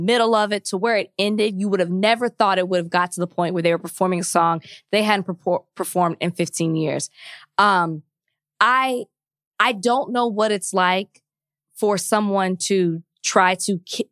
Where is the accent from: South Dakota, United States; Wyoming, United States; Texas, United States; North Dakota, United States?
Texas, United States; unlike other governors, like in my home state of Texas